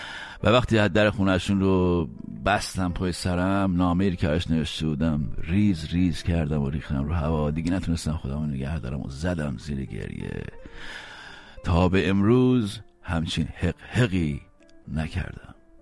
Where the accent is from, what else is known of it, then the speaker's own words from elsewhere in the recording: Iran; moved away; وقتی از ایران اومدم بیرون